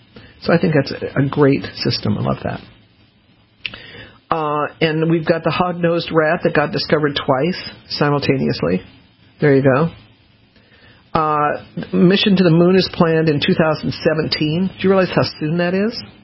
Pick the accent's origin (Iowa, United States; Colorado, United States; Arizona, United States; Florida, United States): Colorado, United States; Denver; I love umbrellas because I grew up in Denver and you didn't have umbrellas.